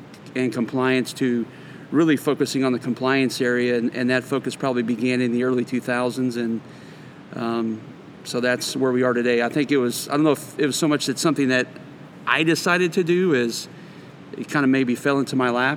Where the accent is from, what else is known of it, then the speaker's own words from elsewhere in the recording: Texas, United States; also born or lived in Iowa; now in Kansas; I grew up in Texas. I lived in Texas from 72 to 82, moved there from Iowa shortly after I was born, and actually grew up a Royals fan in Texas